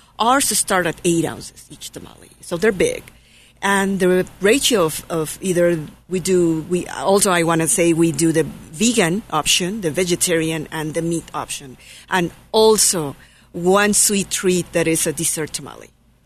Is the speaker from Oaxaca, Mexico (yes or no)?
yes; Oaxaca, Mexico; I'm from Oaxaca, south of Mexico.